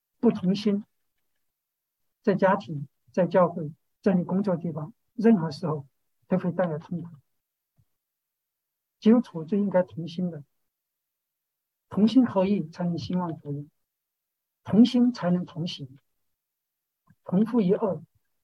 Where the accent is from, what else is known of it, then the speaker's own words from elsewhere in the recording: Sichuan, China; 那我是小时候在农村长大的，我知道四川那个农村那个牛耕地的时候呢